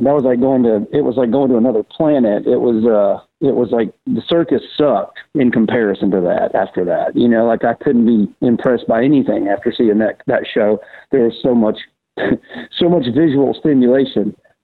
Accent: Cartersville, Georgia, United States; moved away as an adult; also born or lived in Los Angeles; now in Atlanta, United States; I grew up in Cartersville, which is about 45 minutes north of the big city of Atlanta. And I guess, I was there till the day I graduated high school, and the next morning I left for Los Angeles.

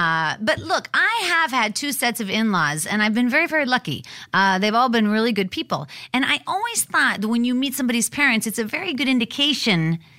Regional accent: Pittsburgh, Pennsylvania, United States; this is a Pittsburgher, my hometown.

